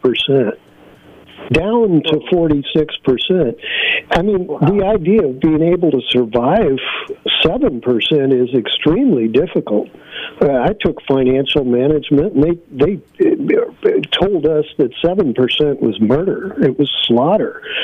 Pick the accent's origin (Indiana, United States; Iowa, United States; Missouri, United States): Missouri, United States; I'm originally from Missouri. The usury laws out there were at 7%.